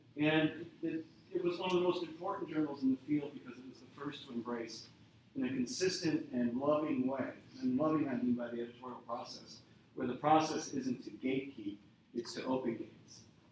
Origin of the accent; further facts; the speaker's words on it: Utah, United States; I grew up in Utah, so being